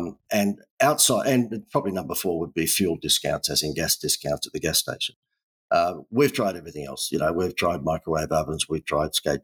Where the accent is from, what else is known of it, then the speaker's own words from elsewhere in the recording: Australia; as you can tell from my accent, I'm down under.